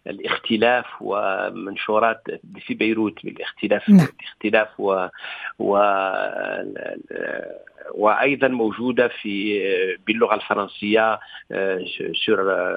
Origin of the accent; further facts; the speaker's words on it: Tlemcen Province, Algeria; وكنت صغير في قريتي في ناحية في ضواحي تلمسان